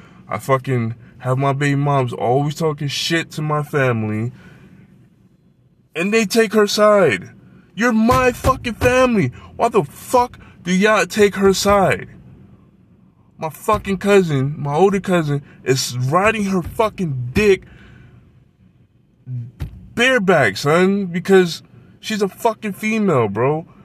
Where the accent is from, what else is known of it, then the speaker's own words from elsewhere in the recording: New York, United States; I'm a nigga from New York. Like, you know, we go outside, we go travel the trains